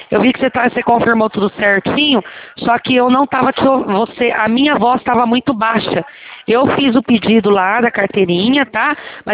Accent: Londrina, Paraná, Brazil; É, eu sou de Londrina, a senhora conhece? Nós somos vizinhas.

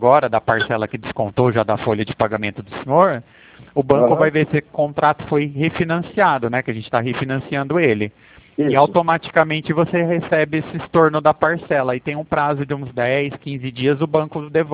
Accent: Pirassununga, São Paulo, Brazil; Eu sou de Pirassununga, sou interior de São Paulo

